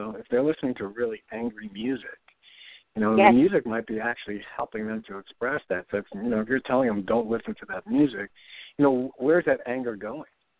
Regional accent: New York City, New York, United States; I grew up in the Bronx in New York, and all of my friends had a half an hour to play their mixtape

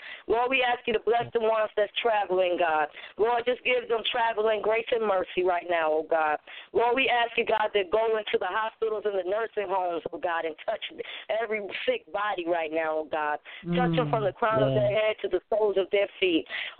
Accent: Buffalo, New York, United States; New York. That's my hometown.

